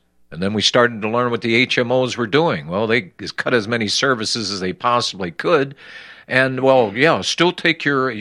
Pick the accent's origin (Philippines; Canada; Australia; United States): United States; Greensburg, Pennsylvania; born there; Frank, I was born in Greensburg, Pennsylvania. That's 35 miles east of Pittsburgh